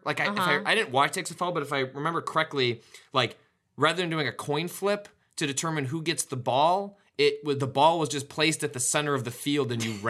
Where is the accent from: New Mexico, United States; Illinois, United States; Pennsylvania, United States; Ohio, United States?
Illinois, United States; Chicago; there was not a team from Chicago, so I can't default to just, you know, my hometown.